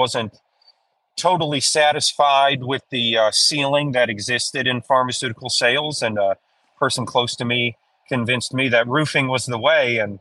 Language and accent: English; Illinois, United States; moved away as an adult; now in Knoxville, United States; No, born and raised in Northern Illinois. I grew up on a little lake called Long Lake in the northwest suburbs of Lake County